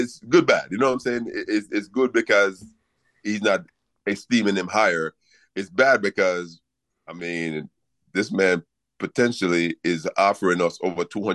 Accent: Paterson, New Jersey, United States; In Paterson, New Jersey.

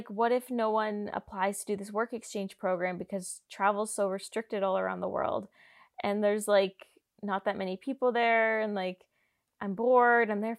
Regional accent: Canada; I kind of felt like, you know, I'm Canadian. Like, they can't, like, keep me out of the country, like, locked out forever.

